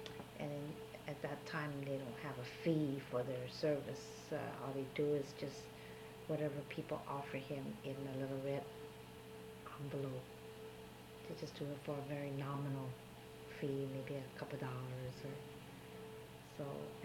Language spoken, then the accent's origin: English; San Francisco, California, United States; born there; I was born in San Francisco.